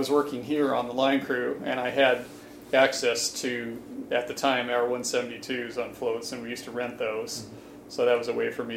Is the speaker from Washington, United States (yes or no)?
yes; Lake Forest Park, Washington, United States; And I grew up in Lake Forest Park, which is very close to here.